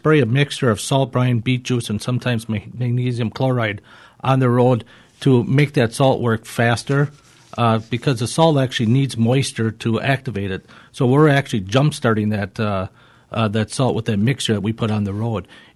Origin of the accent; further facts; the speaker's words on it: Stratford, Wisconsin, United States; I'm actually from Stratford myself. I drive in.